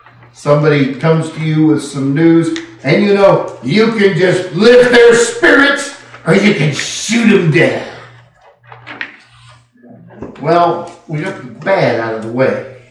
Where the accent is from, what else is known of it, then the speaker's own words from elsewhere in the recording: Castro Valley, California, United States; And I used to throw the Oakland Tribune in my hometown, the big city of Castro Valley, California.